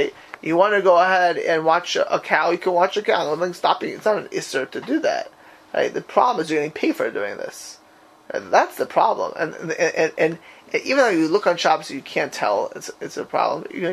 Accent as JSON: {"language": "English", "town": "Miami Beach", "region": "Florida", "country": "United States", "tie": "born or raised there", "said": "you know, I grew up in Miami Beach, these guys walked around with beepers all day."}